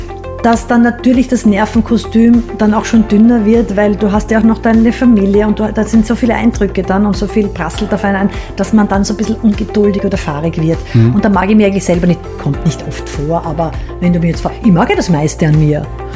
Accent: Styria, Austria; als Steirerin lernst du mit 3 Skifahren, das ist klar.

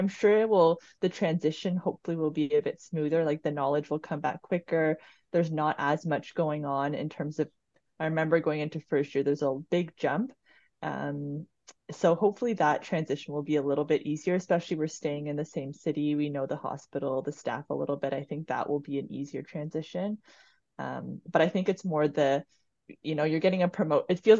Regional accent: Sudbury, Ontario, Canada; So I grew up in Sudbury, Ontario, and then I went to undergrad

